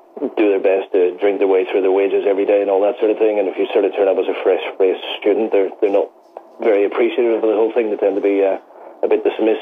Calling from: St Andrews, Scotland, United Kingdom; I'm actually calling you from St Andrews in Scotland, so not that far away, fairly close.

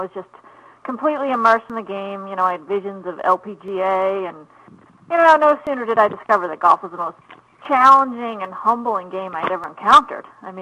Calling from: Boston, Massachusetts, United States; I am calling in from the Boston area, so quite a ways from Hawaii.

